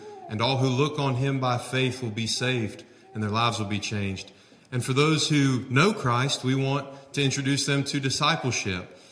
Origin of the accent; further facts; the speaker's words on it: Concord, North Carolina, United States; now in Uganda; I grew up in Concord and graduated from Mount Pleasant.